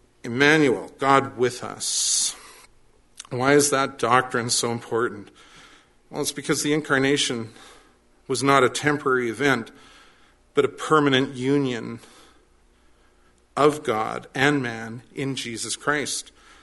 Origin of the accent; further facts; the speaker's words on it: Quebec, Canada; accent: Quebecois; I speak with my Quebecois accent